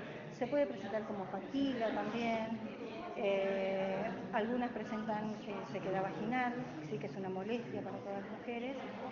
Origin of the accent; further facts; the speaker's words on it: Posadas, Misiones, Argentina; also born or lived in Buenos Aires; yo soy nativa de esta provincia. Después de formarme en la Universidad de Buenos Aires durante 15 años, decidí volver con mi familia a Posadas